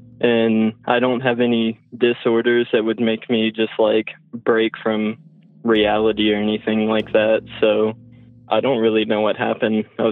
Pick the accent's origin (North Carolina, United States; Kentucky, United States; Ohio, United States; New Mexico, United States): Kentucky, United States; Lexington; I'm from Lexington, Kentucky, and I'm 18.